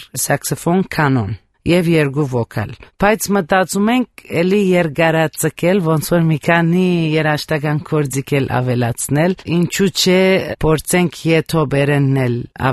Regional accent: Sydney, New South Wales, Australia; Ես ինքս մանկությունս անցկացրել եմ բտանեկությունս Օստրալիայում, Սիդնի

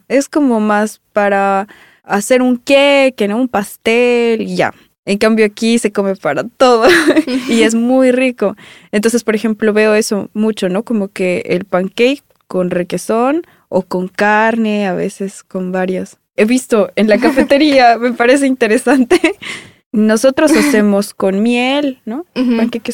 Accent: Ufa, Bashkortostan, Russia; now in Moscow, Russia; yo aquí en Rusia he conocido gente más abierta que muchos amigos, mucha gente que yo he conocido allá en mi ciudad

